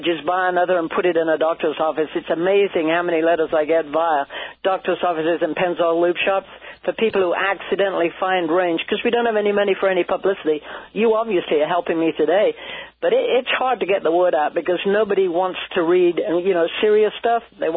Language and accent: English; England, United Kingdom; I came from George III. I was English. You know